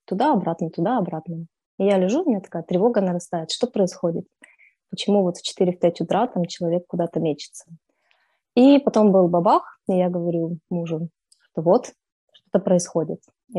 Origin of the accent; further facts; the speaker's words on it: Kyiv, Ukraine; я из Киева. Сейчас я под Киевом с мужем и моими родителями в доме моих бабушки и дедушки, где я, в общем-то, провела детство, выросла.